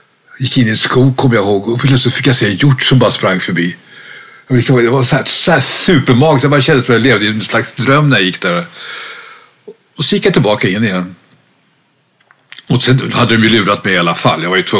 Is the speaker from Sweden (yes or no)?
yes; Blackeberg, Stockholm County, Sweden; jag växte upp med mamma i Blackeberg då på den tiden.